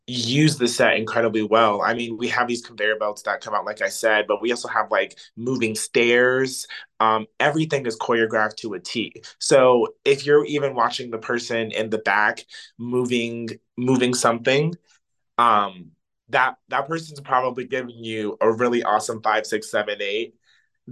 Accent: Silver Spring, Maryland, United States; Oh, well, I am from Silver Spring, Maryland.

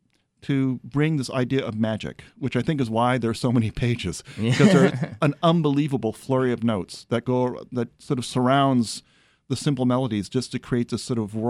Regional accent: Los Angeles, California, United States; I love it personally because I'm from Los Angeles and you love LA also.

